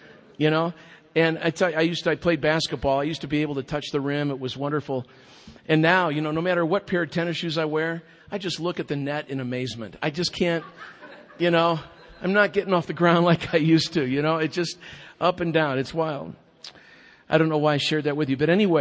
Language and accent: English; Wheaton, Illinois, United States; You know, I grew up in Wheaton, Illinois, as I love to call it, the holy city, the Vatican II.